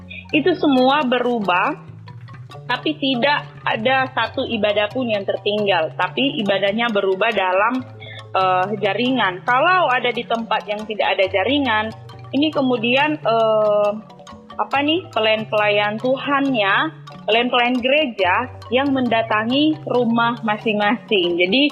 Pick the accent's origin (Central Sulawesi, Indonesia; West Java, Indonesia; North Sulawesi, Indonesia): North Sulawesi, Indonesia; Wanuakoha; Misalnya di kampung saya di Wanuakoha, itu salah satu masyarakat yang terkonfirmasi positif COVID-19.